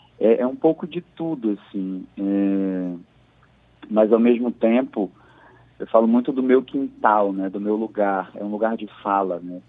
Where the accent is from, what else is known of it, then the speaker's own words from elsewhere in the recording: Campina Grande, Paraíba, Brazil; now in Rio de Janeiro, Brazil; Eu sou nordestino, da Paraíba, lá de Campina Grande. E vim para o Rio para fazer artes cênicas. Daí fiquei pelo Rio de Janeiro